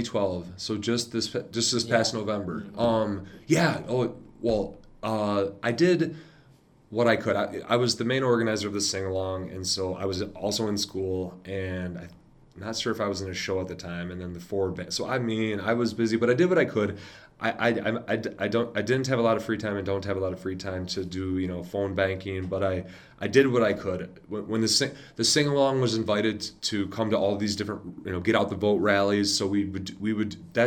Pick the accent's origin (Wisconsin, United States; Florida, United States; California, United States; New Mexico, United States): Wisconsin, United States; Janesville; He's from Janesville, I'm from Janesville, but so is Russ Feingold. But it's kind of funny, you know, during that time, when people found out I was from Janesville